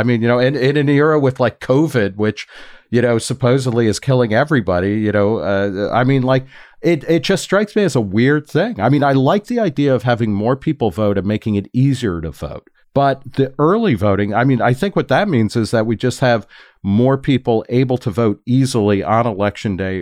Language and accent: English; United States; I grew up in America not only with junior highs, but in my hometown, there was a junior high that had a shooting range in the basement.